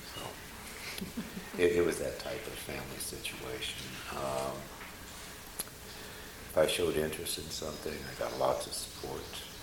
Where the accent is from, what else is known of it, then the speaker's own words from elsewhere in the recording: Topeka, Kansas, United States; born there; I was born in Topeka, Kansas, July 26, 1934.